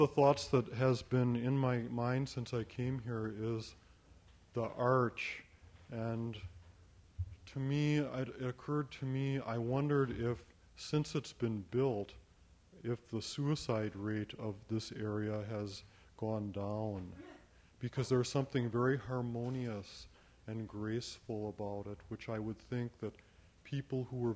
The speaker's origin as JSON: {"language": "English", "town": "Milwaukee", "region": "Wisconsin", "country": "United States", "tie": "born or raised there", "said": "come here from my hometown of Milwaukee, Wisconsin."}